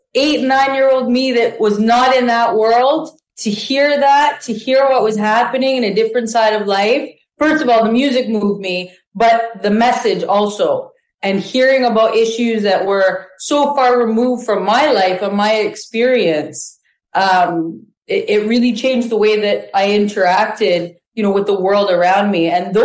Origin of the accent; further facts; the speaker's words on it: Thornhill, Ontario, Canada; also born or lived in Richmond Hill; So my childhood was like Thornhill, Richmond Hill.